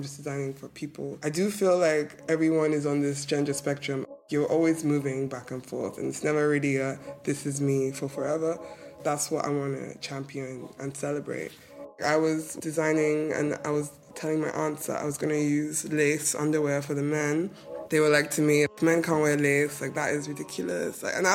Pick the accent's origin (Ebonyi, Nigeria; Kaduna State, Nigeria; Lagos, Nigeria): Lagos, Nigeria; my Nigerian childhood, because I grew up in Lagos